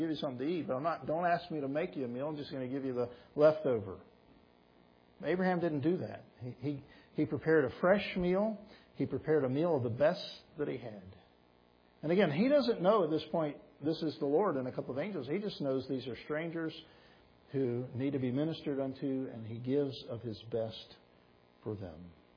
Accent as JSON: {"language": "English", "town": "Atlanta", "region": "Georgia", "country": "United States", "tie": "born or raised there", "said": "and so I was raised in Atlanta, but I've never seen this before."}